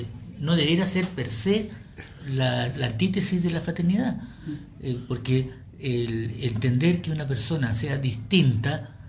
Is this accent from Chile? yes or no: yes; Chile; porque somos chilenos, porque habitamos un mismo territorio, o porque tenemos pasado común en términos históricos